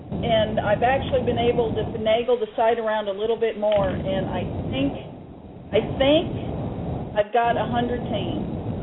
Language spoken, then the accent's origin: English; Florida, United States; also born or lived in Ohio; now in Tupelo, United States; You know, I'm not from here. I was born in Ohio, and I was raised in Florida, and I was transplanted in Mississippi.